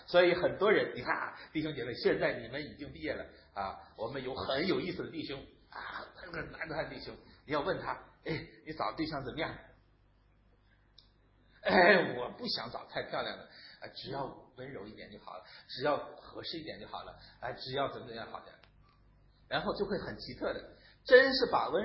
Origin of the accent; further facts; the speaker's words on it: China; 我们中国人或者说人的本性当中，在这个方面男女不平衡